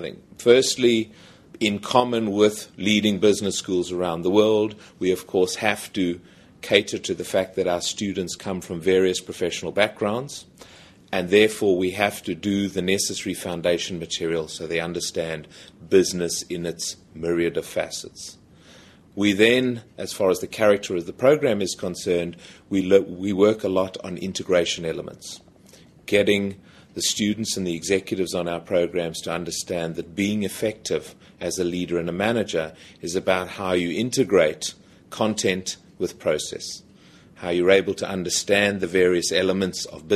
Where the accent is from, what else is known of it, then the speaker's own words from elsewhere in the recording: South Africa; now in Netherlands; I speak as a foreigner here, as a South African